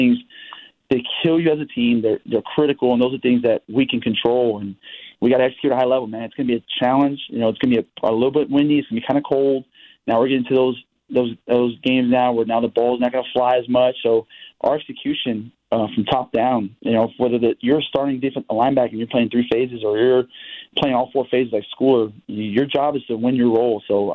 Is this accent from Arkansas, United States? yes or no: no; Texas, United States; also born or lived in California / Arizona; Like, especially out here in the Northeast, and again, Meg, I'm from Texas. I was in California before this. I was in Arizona.